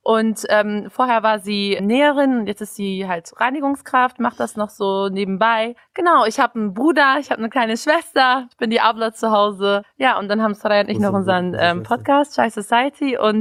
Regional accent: Bremen, Germany; Also mein Vater ist zweite Generation und genau, ich bin in Bremen geboren, aufgewachsen. Also die Ecke, in der ich aufgewachsen bin, da waren halt sehr viele Kennex tatsächlich, also sehr viele Menschen aus sehr vielen unterschiedlichen Herkunftsländern.

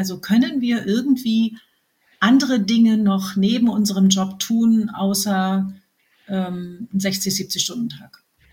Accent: Berlin, Germany; accent: Berlin; ich bin Berlinerin, wie man hört.

